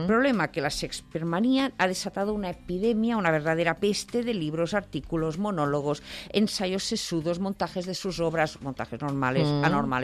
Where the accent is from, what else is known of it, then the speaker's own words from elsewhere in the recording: Catalonia, Spain; Mira, por ejemplo, yo ahora venía de mi tierra, en Cataluña.